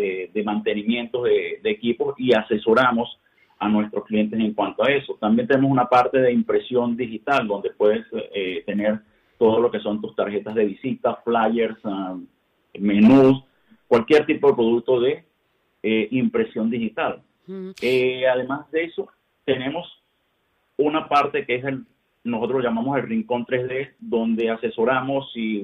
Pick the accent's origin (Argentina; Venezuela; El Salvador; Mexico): Venezuela; now in Spain; yo soy venezolano, emigré hace 2 años a España.